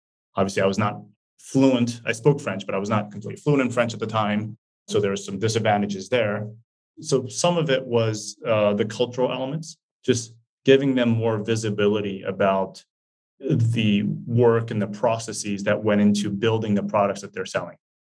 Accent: Japan; I'm from Japan, but working in Sony France, to bring unique value in my initial days.

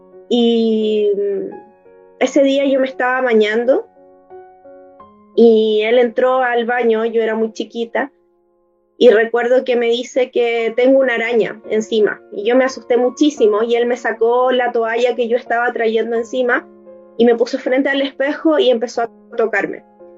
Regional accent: Chile; Bueno, yo soy profesora chilena.

